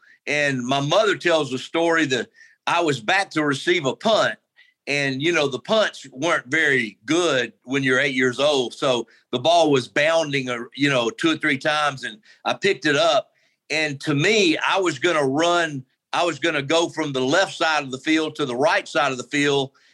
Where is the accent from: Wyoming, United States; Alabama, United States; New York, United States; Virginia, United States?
Alabama, United States; Grew up in South Montgomery County on Woodley Road on a farm.